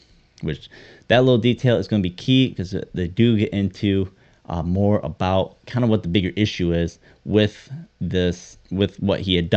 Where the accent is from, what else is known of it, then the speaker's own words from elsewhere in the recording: Michigan, United States; growing up in Michigan, especially, you know, the idea of Arctic grayling being on the landscape